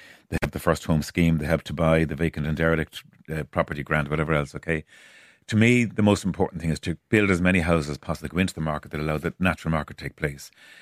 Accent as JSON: {"language": "English", "country": "Ireland", "said": "we've lived in a world where buying and acquiring a house was a huge thing for us as Irish people."}